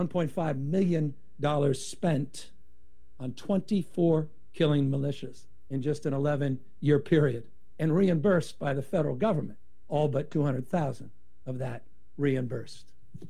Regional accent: California, United States; To have been so unaware of how ashamed I should be as a Californian, fifth generation, about how so many of your ancestors were treated.

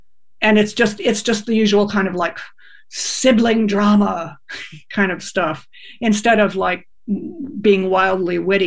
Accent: San Diego, California, United States; growing up in San Diego with a bunch of dumbass surfer dudes

